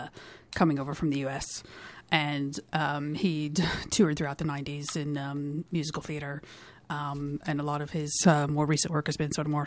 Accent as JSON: {"language": "English", "region": "Iowa", "country": "United States", "tie": "born or raised there", "said": "when I was growing up in Iowa, where I'm from in the Midwest of the United States"}